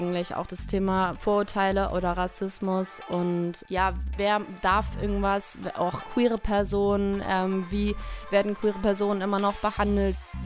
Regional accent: Hamburg, Germany; Ich komme aus Hamburg

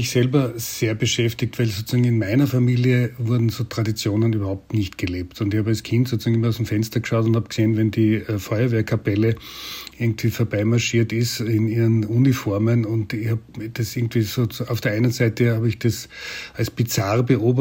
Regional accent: Bad Ischl, Upper Austria, Austria; also born or lived in Vienna; ich bin ja in Wien geboren und bin dann in Bad Ischl aufgewachsen

